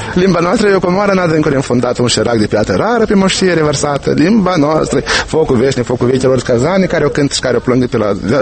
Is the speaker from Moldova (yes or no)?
yes; Moldova; nu mi-era rușine să spun că eu sunt din Moldova.